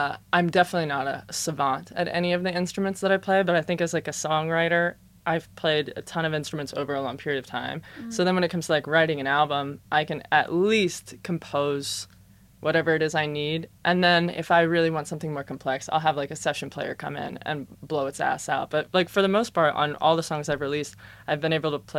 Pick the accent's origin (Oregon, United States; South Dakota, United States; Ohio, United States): Ohio, United States; born or raised there